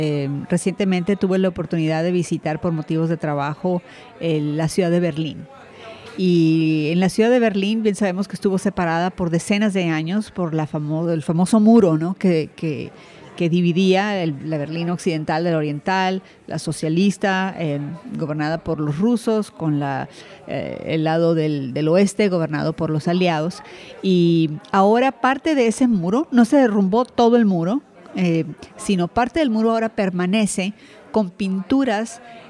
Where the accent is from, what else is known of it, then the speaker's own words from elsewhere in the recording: Mexico; en la historia de México, que es mi país de origen